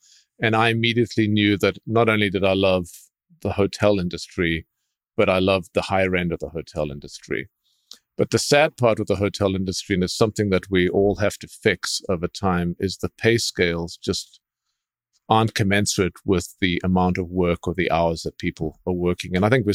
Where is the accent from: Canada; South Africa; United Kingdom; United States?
South Africa; moved away as an adult; now in Switzerland; growing up in Africa during apartheid and sort of being closed off from the rest of the world, you know, suddenly landing in Switzerland, in the middle of Europe, we were 19 years old